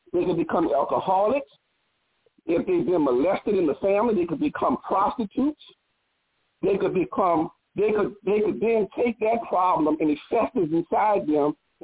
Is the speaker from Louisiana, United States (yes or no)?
yes; New Orleans, Louisiana, United States; I'm from New Orleans is where I'm from.